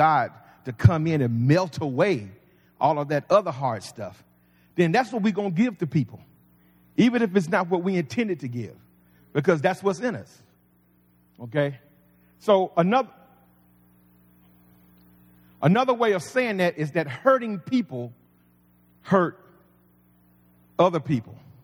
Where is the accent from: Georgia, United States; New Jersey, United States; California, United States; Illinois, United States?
Georgia, United States; see, I'm not from New York. I'm from South Georgia.